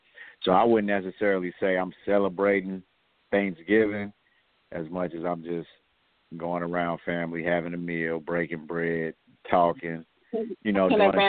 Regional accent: United States; that's how we was raised here in American culture

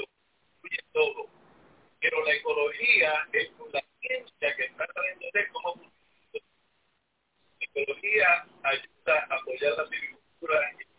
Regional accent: Puerto Rico; yo me crié estudiando en Puerto Rico, en todas las escuelas públicas, la Universidad de Puerto Rico

